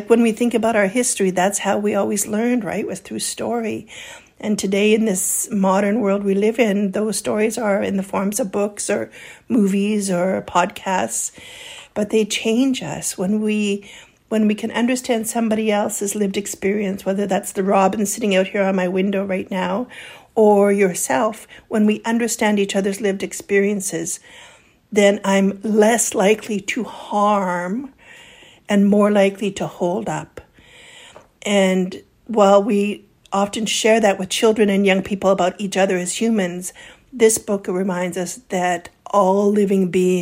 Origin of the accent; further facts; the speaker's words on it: Kamloops, British Columbia, Canada; when I go back to Kamloops, to Sequatmik, where I grew up in Kamloops area.